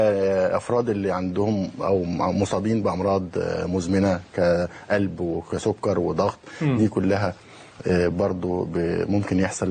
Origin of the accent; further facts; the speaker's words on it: Egypt; احنا عندنا في مصر اتضح ان 70% من الحالات اللي اكتشفت في مصر